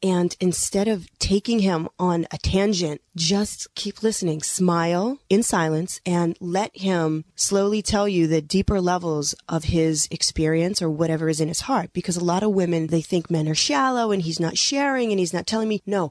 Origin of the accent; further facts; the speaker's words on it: United States; now in California, United States; I'm from the East. I was raised Catholic with an Italian mother and a Jewish father.